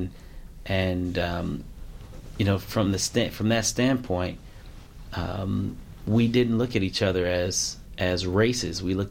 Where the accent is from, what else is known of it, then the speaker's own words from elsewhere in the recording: Clark County, United States; Well, I grew up in Clark County, humble beginnings.